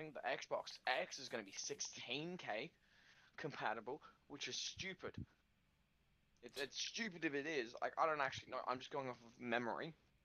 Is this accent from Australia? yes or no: yes; Australia; No, I'm Australian. They can't. I'd like to see them try.